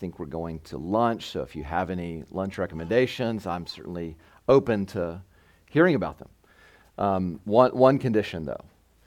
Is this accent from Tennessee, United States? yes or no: no; Arlington, Texas, United States; I grew up in the Metroplex in Arlington, and so I've heard of Terrell. I grew up in a large family.